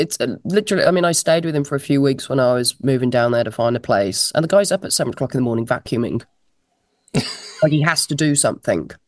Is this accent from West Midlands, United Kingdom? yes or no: yes; West Midlands, United Kingdom; I'll be either where I grew up in the West Midlands or in London with my dad.